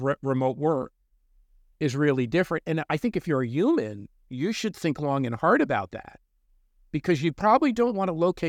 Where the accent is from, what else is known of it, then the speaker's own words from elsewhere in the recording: United States; oh, it's going to be stupid because I'm an American.